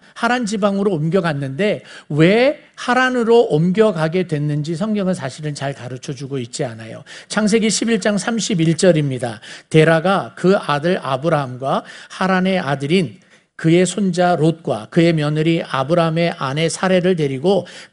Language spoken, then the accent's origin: Korean; South Korea; 내가 왜 한국 사람으로 태어난지에 대한 해답을, 질문을 던졌고